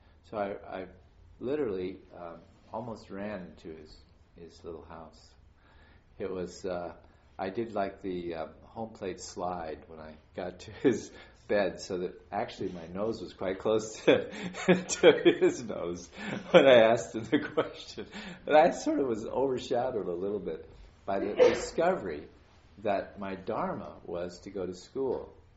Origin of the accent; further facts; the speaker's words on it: Beverly Hills, California, United States; I came from California, from Beverly Hills and things like that. It was just like awful place, you know.